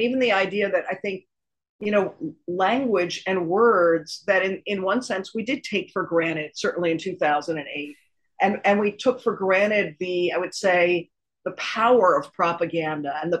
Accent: Washington, District of Columbia, United States; I mean, I grew up in Washington, D.C., and I was at school there, and I would go literally to the Library of Congress

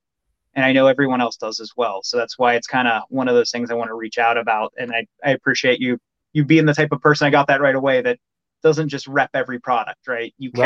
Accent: Pennsylvania, United States; I grew up in Pennsylvania. My uncle has property there that I hunt on, and it was previously strip mined.

